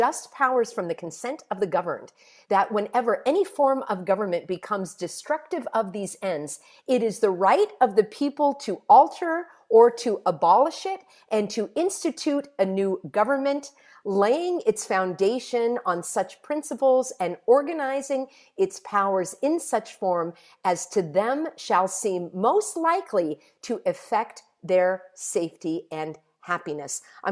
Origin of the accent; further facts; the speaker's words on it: United States; Because I am an American.